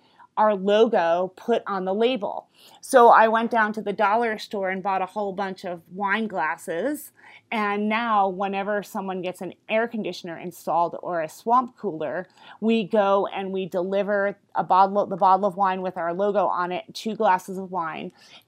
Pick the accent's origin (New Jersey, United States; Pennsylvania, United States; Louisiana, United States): New Jersey, United States; also born or lived in New York City; now in Colorado, United States; I am from New Jersey originally and lived in New York City for many years prior to moving to Colorado. So I still speak rather fast.